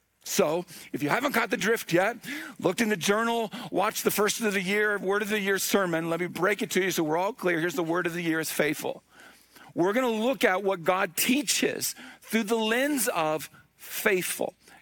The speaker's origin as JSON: {"language": "English", "country": "United States", "said": "The problem is, I'm an American."}